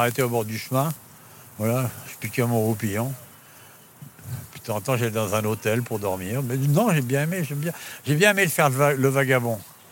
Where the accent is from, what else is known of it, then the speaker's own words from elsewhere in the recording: Brittany, France; Ouais, je crois être anglo-saxon, je suis breton.